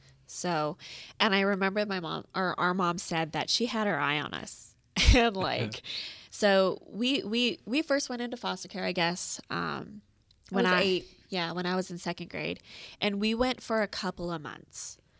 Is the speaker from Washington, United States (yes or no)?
no; North Dakota, United States; also born or lived in Escambia, Florida; Well, actually, so we grew up in North Dakota, but we weren't born in North Dakota.